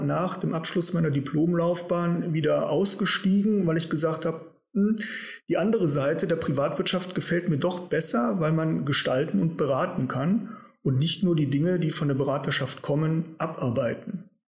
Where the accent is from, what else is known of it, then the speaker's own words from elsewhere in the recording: Lutherstadt Wittenberg, Saxony-Anhalt, Germany; born there; now in Cologne, Germany; Nein. Ich komme gebürtig aus Lutherstadt-Wittenberg.